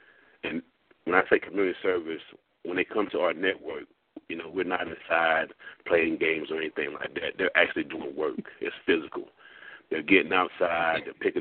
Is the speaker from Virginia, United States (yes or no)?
no; Myrtle Beach, South Carolina, United States; And growing up in the Myrtle Beach area and always having positive people around me in some aspect